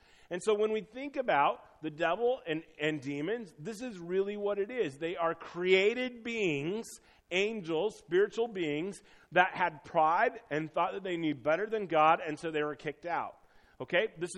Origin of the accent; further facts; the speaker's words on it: Iowa, United States; I grew up in Northwest Iowa and had a little Christian college that my dad went to with a Christian radio station.